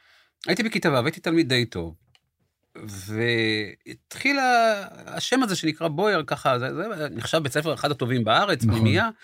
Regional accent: Kiryat Malakhi, Southern District, Israel; also born or lived in Jerusalem; אני בא מקריית מלאכי, ואני אומר את זה בגאווה, וגדלתי בפנימיה, בגיל 12 נשלחתי לבקשתי לפנימיית בויר בירושלים, גדלתי שם

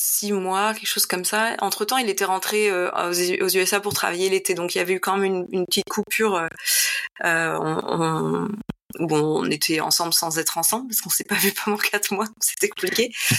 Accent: Lille, Hauts-de-France, France; now in Atlanta, United States; j'ai 42 ans, j'habite à Atlanta, je suis originaire de Lille et j'ai déménagé à Atlanta il y a quelques années, donc aux États-Unis

